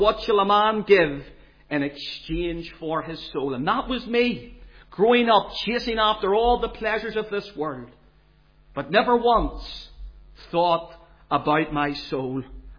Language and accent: English; Belfast, Northern Ireland, United Kingdom; Sadly, growing up in Kilburn Street, I was never in a Sunday school, and yet there was a mission hall, a little Belfast City mission hall at the top of our street.